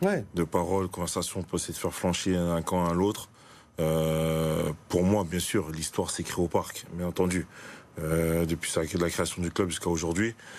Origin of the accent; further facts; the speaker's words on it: Aulnay-sous-Bois, Île-de-France, France; also born or lived in Villepinte, France; Non, parce que moi, je viens d'Aulnay sous bois et de Villepinte. Donc, voilà, je connais très bien le truc.